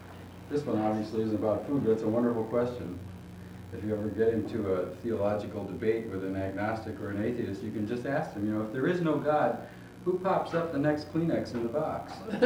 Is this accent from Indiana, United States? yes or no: yes; Valparaiso, Indiana, United States; I'm from Valparaiso, Indiana.